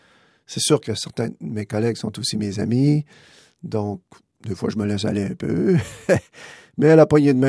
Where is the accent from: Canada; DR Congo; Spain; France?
Canada; Val-d'Or, Quebec; Je suis Canadien d'origine. Je viens de Val-d'Or, en Abitibi.